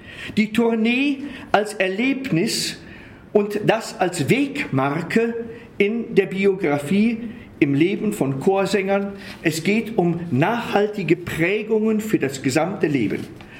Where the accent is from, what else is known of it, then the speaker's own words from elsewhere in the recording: Würzburg, Bavaria, Germany; Ich komme aus Würzburg, das ist auch der Main.